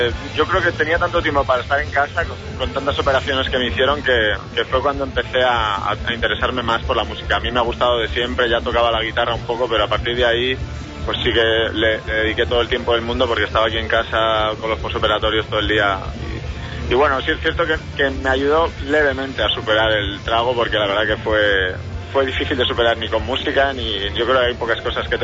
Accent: Salamanca, Castile and León, Spain; yo me crié en la cantera del Real Madrid, aunque yo no soy de Madrid, yo soy de Salamanca

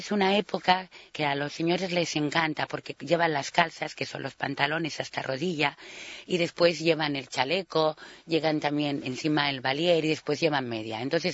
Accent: Canary Islands, Spain; Catalan is a second language; Sí, sóc canària i enraono català i l'entenc molt bé.

